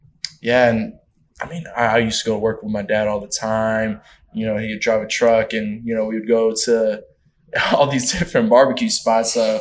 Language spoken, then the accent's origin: English; Texas, United States; You know, I'm a barbecue person. You know, I'm from Texas.